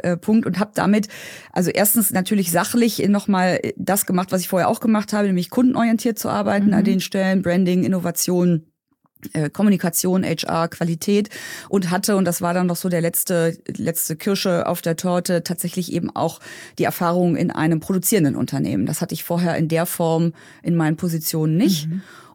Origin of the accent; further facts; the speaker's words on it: Berlin, Germany; born there; moved away as an adult; Ich bin in Berlin geboren als Einzelkind